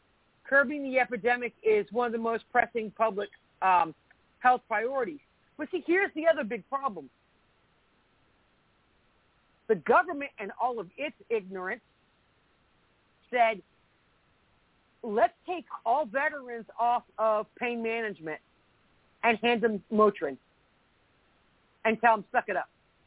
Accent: Florida, United States; I grew up in Florida, so the biggest thing we had to deal with was cocaine, not heroin. Drug of choice when I was growing up was cocaine, and that's South Florida.

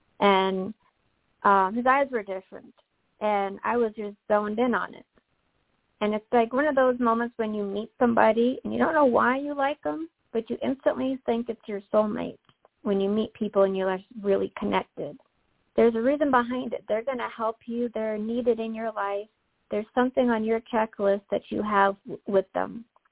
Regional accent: Massachusetts, United States; I grew up in Massachusetts, and we have a family cottage.

